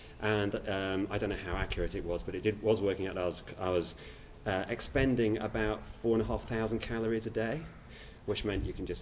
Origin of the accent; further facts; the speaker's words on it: Yorkshire and the Humber, United Kingdom; I'm a Yorkshireman, so quite like Yorkshire, obviously